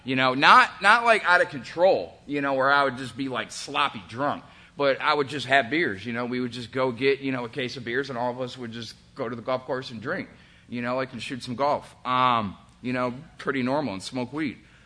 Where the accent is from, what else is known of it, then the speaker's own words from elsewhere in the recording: Rochester, New York, United States; now in Texas, United States; I'm from Rochester, New York. I'm from upstate. I'm not from here. I'm not from Texas. I spent my entire life and upbringing and everything there. I spent like 23 years up there.